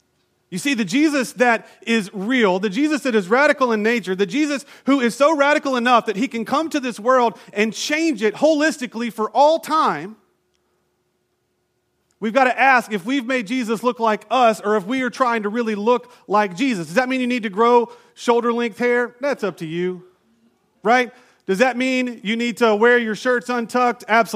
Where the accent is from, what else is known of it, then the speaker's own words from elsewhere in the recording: Toccoa, Georgia, United States; When I was growing up in Toccoa, Georgia, in Northeast Georgia, there was this college